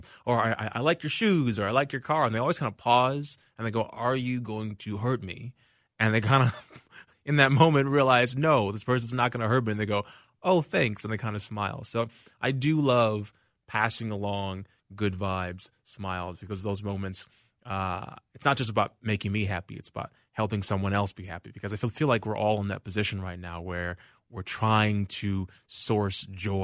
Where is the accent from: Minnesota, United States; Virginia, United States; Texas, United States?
Minnesota, United States; now in Los Angeles, United States; I mean, I think it's also because I'm from the Twin Cities originally. But L.A. people don't talk to each other.